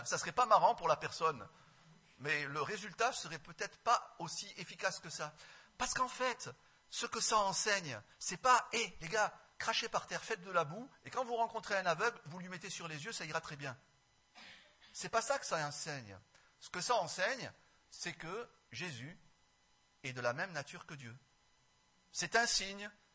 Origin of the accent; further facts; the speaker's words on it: Provence-Alpes-Côte d'Azur, France; Je suis provençal, je raconte des histoires.